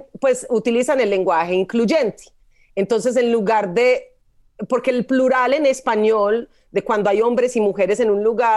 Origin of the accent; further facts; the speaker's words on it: Colombia; yo vengo de Colombia. Allá todavía no estamos como tan avanzaditos sí.